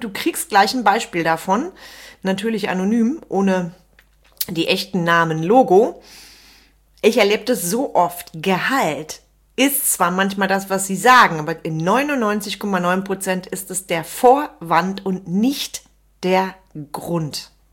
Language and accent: German; North Rhine-Westphalia, Germany; Bei uns im Sauerland sagt man also gern, das sind Leute, die die Arbeit sehen.